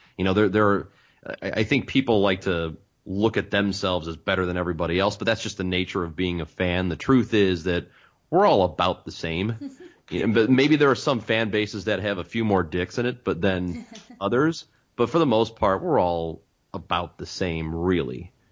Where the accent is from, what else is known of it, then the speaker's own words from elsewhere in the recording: Granite City, Illinois, United States; I grew up in Granite City. Yeah, I went to Granite City High School